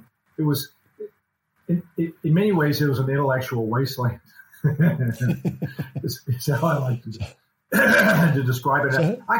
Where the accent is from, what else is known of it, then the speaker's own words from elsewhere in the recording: North Carolina, United States; born there; I was born in North Carolina, which is on the East Coast of the United States. I was born in a small town that is kind of considered Appalachia, if you will. It's up in the mountains of North Carolina in the western part of the state.